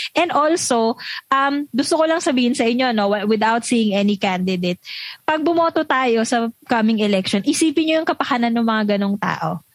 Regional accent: Pasay, Metro Manila, Philippines; Taga-Pasay ako, tapos inaaraw-araw ako pa Quezon City at kung saan-saan.

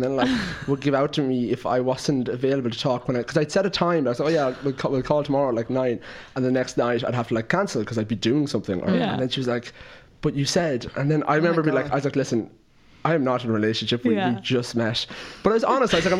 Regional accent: Clara, Offaly, Ireland; I'm from Clara in the middle of Offaly

